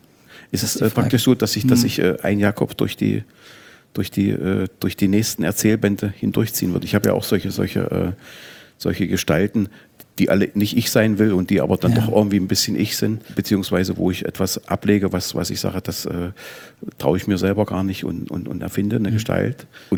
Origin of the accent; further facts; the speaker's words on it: Saxony-Anhalt, Germany; Also mich bewegt es deswegen auch, weil ich tatsächlich meine Jugend im Bitterfelder Revier verbracht habe. Sind die glücklichsten Jahre meines Lebens gewesen.